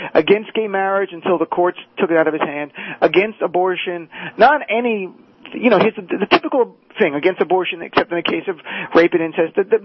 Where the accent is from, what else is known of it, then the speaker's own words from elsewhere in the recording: New Jersey, United States; now in Manhattan, United States; I'm a Jersey guy. I live in Manhattan now, but I'm still a Jersey guy. You can hear my accent.